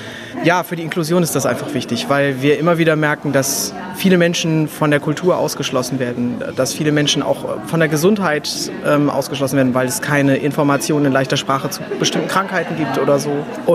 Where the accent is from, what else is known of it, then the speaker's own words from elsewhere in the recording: Kassel, Hesse, Germany; Genau, wir sind aus Kassel.